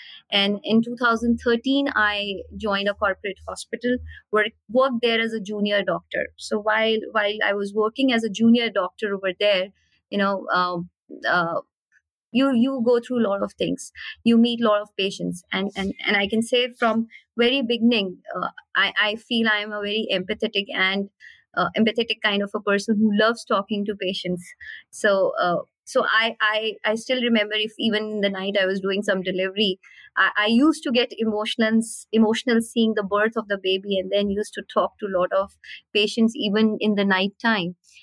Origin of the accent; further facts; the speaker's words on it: Hisar, Haryana, India; born there; also born or lived in Bihar; So I was born in India in a very small town, you can say, in Haryana, that's called Hisar. Moved to multiple places.